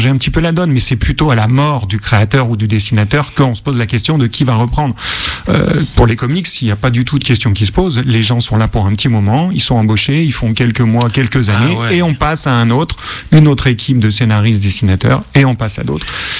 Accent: Bron, Auvergne-Rhône-Alpes, France; also born or lived in Villeurbanne; now in Ain, France; Moi, je suis de Lyon. Je suis de Bron.

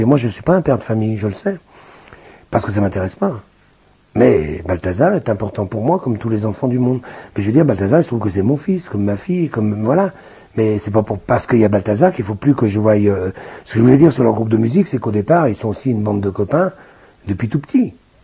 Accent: Bron, Auvergne-Rhône-Alpes, France; moi, j'ai grandi à Bron, justement, à l'UC7

